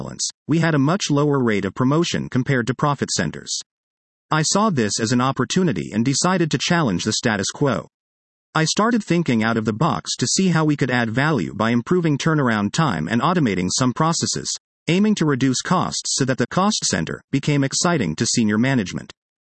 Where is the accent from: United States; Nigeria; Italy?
Nigeria; accent: Nigerian; English is a second language; I had not realized that most people struggled to understand my Nigerian accent, made more difficult by my pace of speaking.